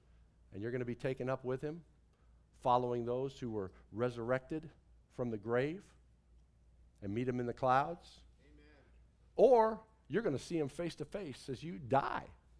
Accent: Mount Vernon, Illinois, United States; You know, place I grew up, Mount Vernon, small little community.

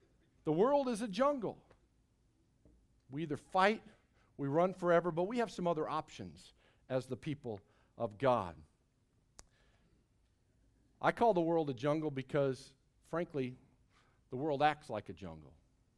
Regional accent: Mount Vernon, Illinois, United States; Well, I grew up in Mount Vernon, Illinois, back in the 1980s.

